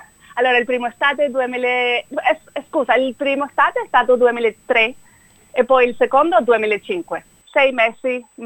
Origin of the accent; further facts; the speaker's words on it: Venezuela; also born or lived in Miami; now in Sydney, Australia; Sono venezuelana, poi come hai detto abito qui da 4 anni a Sydney. Sono nata a Miami, Florida, poi i miei genitori sono andati a Venezuela e poi ho cresciuto là.